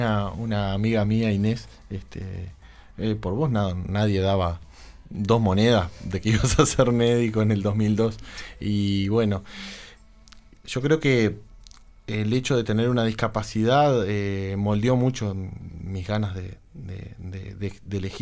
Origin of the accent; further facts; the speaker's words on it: Salto, Uruguay; desde adolescente estuve frecuentando radios allá en Salto, donde yo nací, y me encantaba